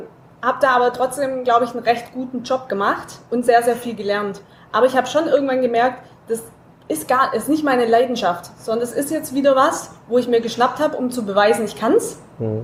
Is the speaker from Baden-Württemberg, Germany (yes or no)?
yes; Stuttgart, Baden-Württemberg, Germany; als Stuttgarter, das darf man auch sagen.